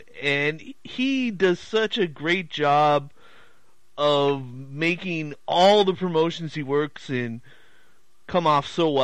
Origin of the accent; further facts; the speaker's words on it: Hamilton, Ontario, Canada; from my hometown, Hamilton, Ontario, Canada. So it's great to have another Hamiltonian on the program.